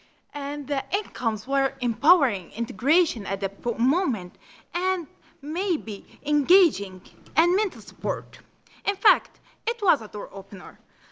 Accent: Syria; moved away as an adult; I am a Palestinian refugee, was born and raised in Syria, received my academic education there as a physiotherapist.

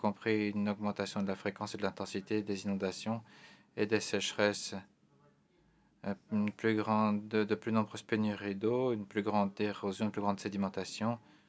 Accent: North Macedonia; je viens de la Macédoine du Nord

